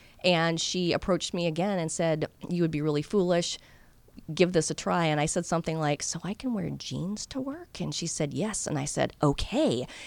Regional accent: California, United States; I'm from California. I'm big into recycling.

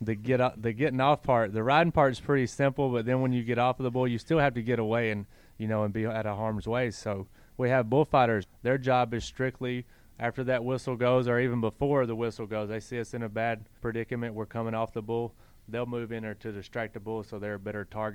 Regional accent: Menlo, Georgia, United States; also born or lived in Norman, Oklahoma; I moved back to Georgia when I was six. It's where my dad grew up at. It's where I lived. You know, it's where I grew up in Menlo, Georgia, which is close to Somerville.

